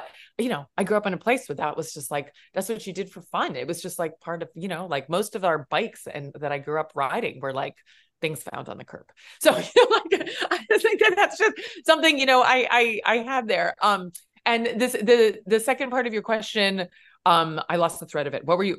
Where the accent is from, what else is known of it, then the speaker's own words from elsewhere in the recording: Pennsylvania, United States; who works at the Center for Metal Arts in my hometown in Pennsylvania